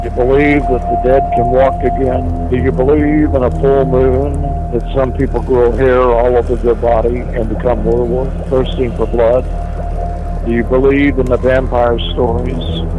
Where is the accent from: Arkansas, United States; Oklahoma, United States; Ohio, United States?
Oklahoma, United States; Muskogee; here in my hometown of Muskogee